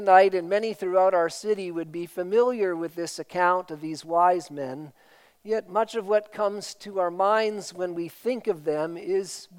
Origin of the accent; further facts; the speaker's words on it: Port Alberni, British Columbia, Canada; when I grew up in Port Alberni, every year in the newspaper